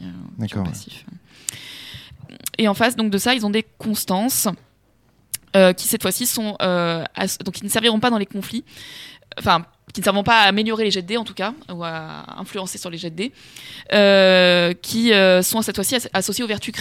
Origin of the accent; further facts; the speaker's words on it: France; Désolé, hein, je suis français, mais je ne les connais pas par cœur.